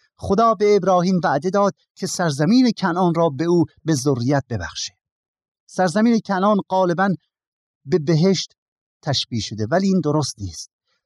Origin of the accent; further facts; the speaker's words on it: Iran; ما که ایرانی هستیم در دنیا همه ما را ایرانی میشناسن.